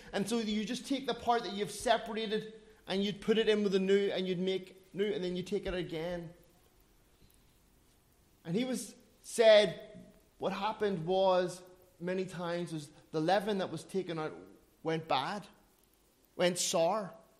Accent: Northern Ireland, United Kingdom; I come from Ireland, from Northern Ireland, if you want to be politically correct. I say Ireland these days.

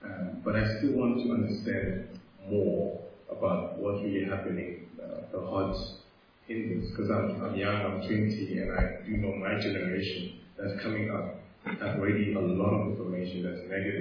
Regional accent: Kinshasa, DR Congo; I'm from Kinshasa.

